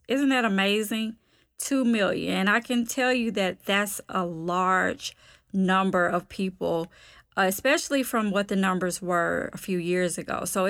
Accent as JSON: {"language": "English", "region": "Georgia", "country": "United States", "accent": "southern", "said": "If you haven't discovered that from my little southern accent, I am from Georgia."}